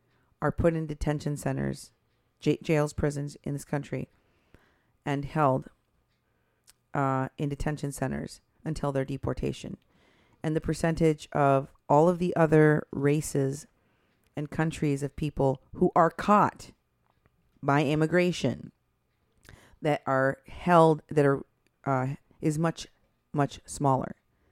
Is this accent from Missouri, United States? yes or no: no; Iowa, United States; I'm from Iowa, but I never heard of this person.